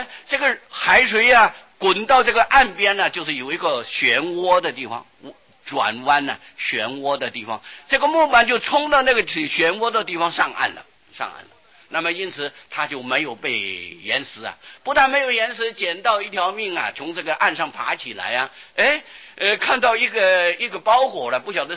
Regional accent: Taiwan; 所以我们台湾人的习惯啊，就是喜欢说大佛哦

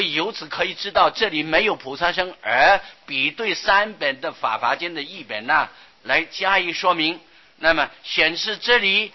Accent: China; 而且我们中国人喜欢简略呀

